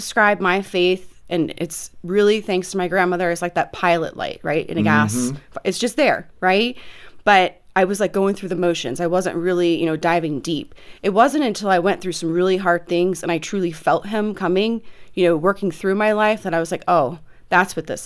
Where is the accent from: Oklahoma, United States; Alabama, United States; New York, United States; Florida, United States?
Florida, United States; Bradenton; So, you know, I grew up in Florida, Bradenton, small town.